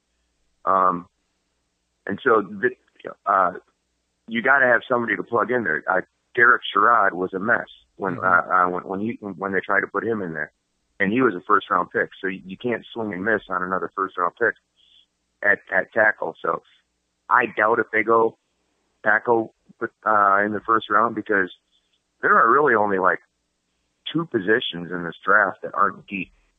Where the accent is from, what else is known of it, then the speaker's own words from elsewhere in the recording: La Crosse, Wisconsin, United States; I grew up in La Crosse. I'm a graduate of Aquinas High School in La Crosse, Wisconsin.